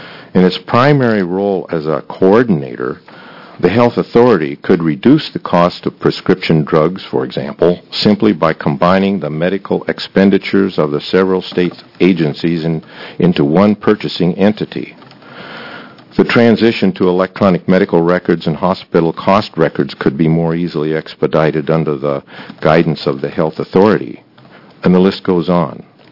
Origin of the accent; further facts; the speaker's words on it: Corvallis, Oregon, United States; I'm from Corvallis, Oregon.